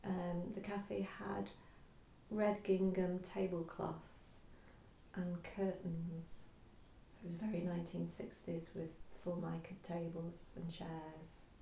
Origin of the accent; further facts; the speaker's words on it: Hale Barns, North West England, United Kingdom; also born or lived in Prestwich; I was born in Prestwich, but we moved to Hale Barnes when in the 1950s, and I was a baby, so I have no memories of anything except Hale Barnes.